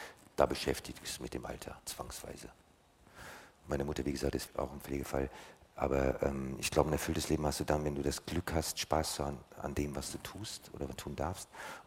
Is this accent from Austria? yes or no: no; United States; Ja gut, ist ja nicht überall in den USA sonnig. Also es gibt Bundesstaaten, da wo ich aufgewachsen bin, ist der Winter sehr viel schlimmer als hier.